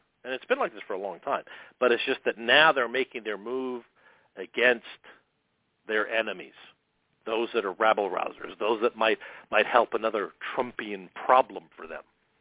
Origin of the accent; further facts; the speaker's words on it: United States; Now, look, I'm an American. I'm a patriot. I love my country.